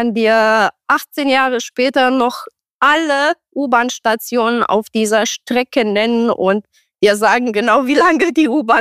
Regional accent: Romania; German is a second language; now in Germany; Ey, ich komme aus Rumänien, also Knoblauch, das macht schon ein bisschen Sinn

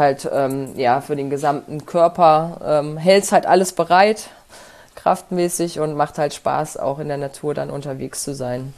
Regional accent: Thuringia, Germany; Also ich komme gebürtig aus Thüringen und bin da im Wintersport groß geworden.

